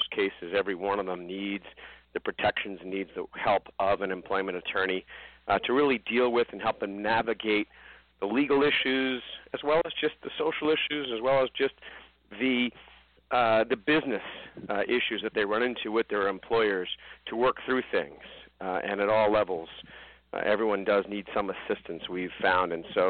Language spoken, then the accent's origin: English; Brookline, Massachusetts, United States; I was born and raised in Boston. I actually grew up in Brookline, went to Brookline High